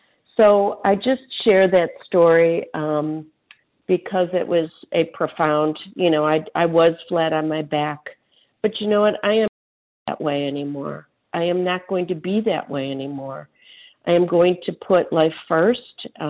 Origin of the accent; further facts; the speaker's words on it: Illinois, United States; I'm from Illinois.